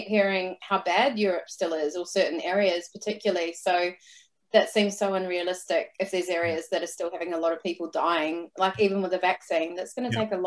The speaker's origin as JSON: {"language": "English", "country": "New Zealand", "also_born_or_lived": "United Kingdom", "accent": "New Zealand", "lives_now": "Sunshine Coast, Australia", "said": "I'm in the Sunshine Coast. I'm 100 kilometers north of Brisbane. But my accent is from New Zealand. I'm from New Zealand. And then I lived in the UK for 7 years as well and traveled the world for 7 years."}